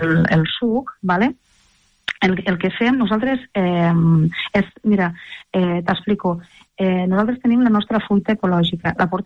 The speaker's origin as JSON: {"language": "Catalan", "town": "Lleida", "region": "Catalonia", "country": "Spain", "tie": "born there", "said": "jo soc nascut a l'Horta de Lleida, concretament a la partida de Torres Anull, i ja vinc de pares, padrins i repadrins, pagesos, i de cases parials, no?, de l'Horta de Lleida"}